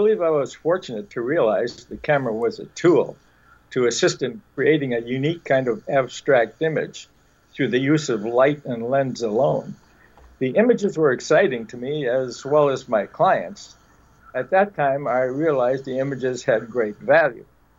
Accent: Milwaukee, Wisconsin, United States; the way it all started was my hometown was Milwaukee, Wisconsin.

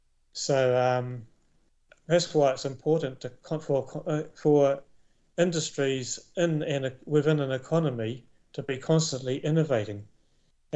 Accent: New Zealand; I was born and raised in New Zealand

